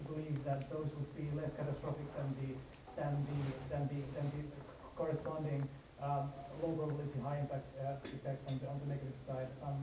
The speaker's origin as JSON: {"language": "English", "country": "Finland", "said": "I'm from Finland."}